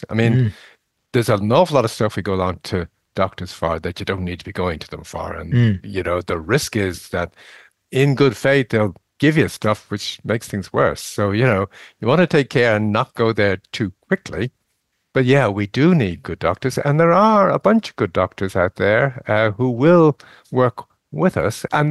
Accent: Ireland; this is dealing with the English, as we Irish have

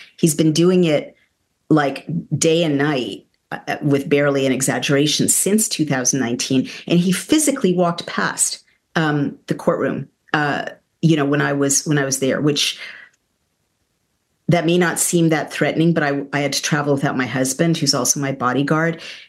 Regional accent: United States; now in United Kingdom; I'm American

